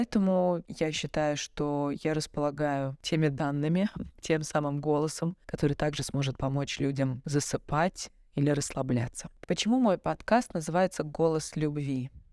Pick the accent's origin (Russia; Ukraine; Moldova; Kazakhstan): Russia; Moscow; now in Budapest, Hungary; я живу в Будапеште уже 10 лет, я приехала сюда из Москвы.